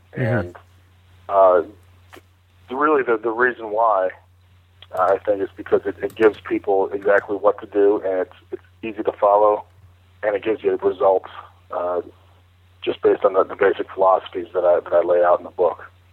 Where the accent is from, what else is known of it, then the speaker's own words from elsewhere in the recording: Chicago, Illinois, United States; I grew up in the Chicago area.